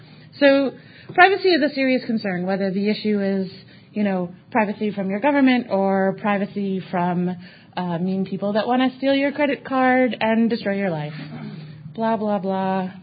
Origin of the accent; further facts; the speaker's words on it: San Francisco, California, United States; I grew up in San Francisco, so I have a little bit of a, like, Silicon Valley is not the place it was when I was a kid.